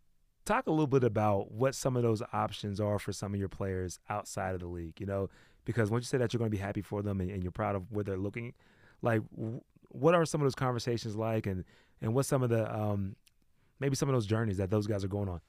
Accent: East Coast, United States; I got into his, because I'm from the East Coast. So I wasn't really into his music until I came out to the West like 2 years ago.

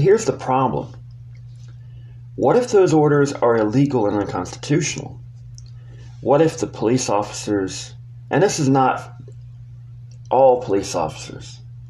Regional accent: the South, United States; I am white. I grew up in the South, but I had many black friends.

